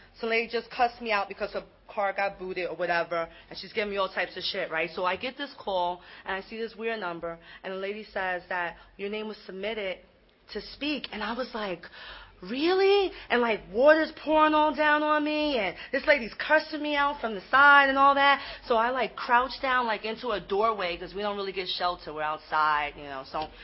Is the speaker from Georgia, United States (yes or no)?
no; New York City, New York, United States; I'm originally from New York City. I always have to, always have to plug in New York first, right?